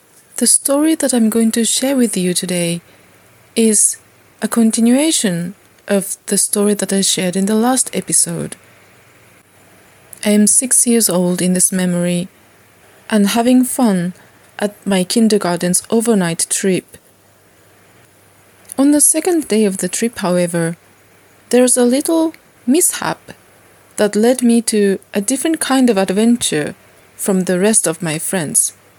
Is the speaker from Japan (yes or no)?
yes; Japan; now in Ottawa, Canada; My stay in my hometown in Japan is also coming to an end. In less than 2 weeks, I will head back to Ottawa.